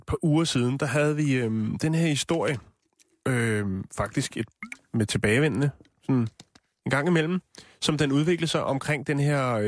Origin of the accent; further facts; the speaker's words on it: Holte, Capital Region of Denmark, Denmark; Nej, men oppe i Holte, hvor jeg er opvokset